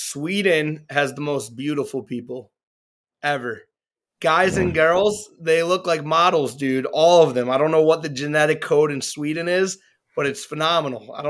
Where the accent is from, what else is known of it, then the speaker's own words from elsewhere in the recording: Amioun, North Governorate, Lebanon; I love going to the village, Amun, El Kura. That's where I'm from.